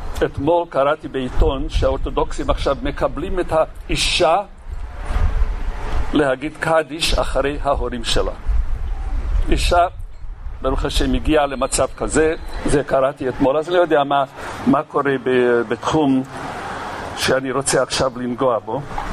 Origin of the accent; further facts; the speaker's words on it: Netanya, Central District, Israel; ואני מעיד כי בנתניה, אני בא מנתניה, היו לנו שני בתי ספר